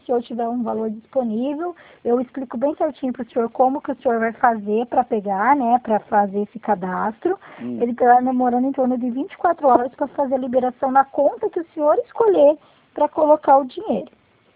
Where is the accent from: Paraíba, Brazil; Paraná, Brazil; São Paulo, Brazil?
Paraná, Brazil; Curitiba; Nós somos aqui de Curitiba.